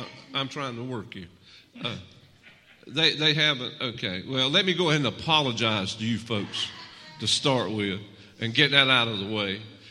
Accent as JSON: {"language": "English", "town": "Lumberton", "region": "North Carolina", "country": "United States", "said": "I'm from Lumberton, North Carolina."}